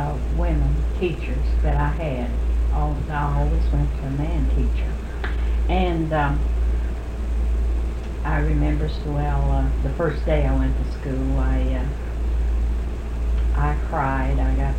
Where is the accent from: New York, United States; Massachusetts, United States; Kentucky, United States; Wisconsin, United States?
Kentucky, United States; Greenup; born there; Well, I was born in Greenough County, Greenough, Kentucky